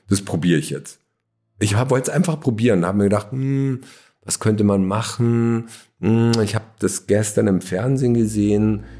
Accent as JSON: {"language": "German", "town": "Poing", "region": "Bavaria", "country": "Germany", "tie": "born or raised there", "also_born_or_lived": "Munich", "said": "In der Nähe von München auf einem kleinen Dorf namens Poing. Dort gibt es einen Wildpark. Dort hatte meine Mutter eine Landpraxis und da bin ich aufgewachsen"}